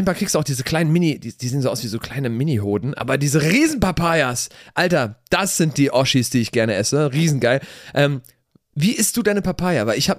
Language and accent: German; Brazil; als Brasilianer